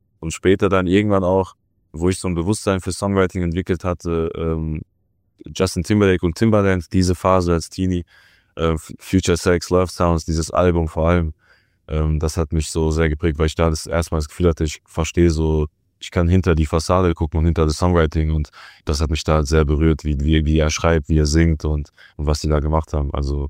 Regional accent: Rhineland-Palatinate, Germany; Ich komme ja aus Rheinland-Pfalz.

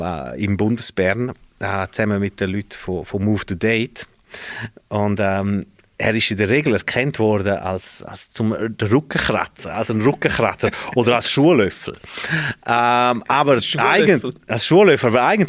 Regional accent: Graubünden, Switzerland; der Valader effektiv der vom Unterregendin ist, der, wo ich herkomme.

